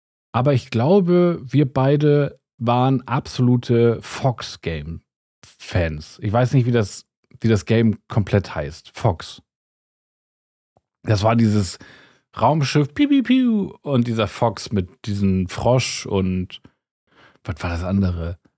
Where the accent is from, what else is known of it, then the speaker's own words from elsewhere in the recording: Northern Germany, Germany; now in Bavaria, Germany; als Norddeutscher würde ich jetzt auch sagen